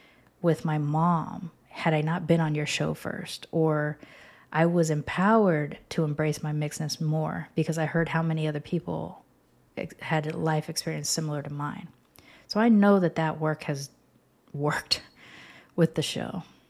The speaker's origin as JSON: {"language": "English", "region": "California", "country": "United States", "tie": "born or raised there", "also_born_or_lived": "Texas", "said": "I grew up in Southern California. I've also lived in Texas a couple of times."}